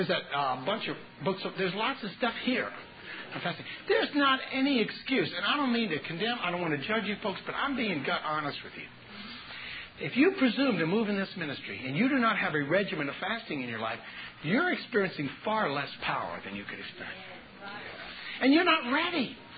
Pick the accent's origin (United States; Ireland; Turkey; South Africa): United States; I'm an American. I'm a wimp.